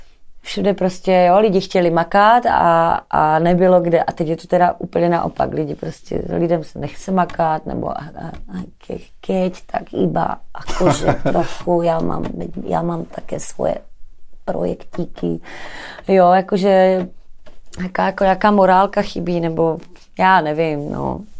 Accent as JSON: {"language": "Czech", "town": "Kyjov", "region": "South Moravian Region", "country": "Czechia", "said": "Já jsem sice z Kyjova"}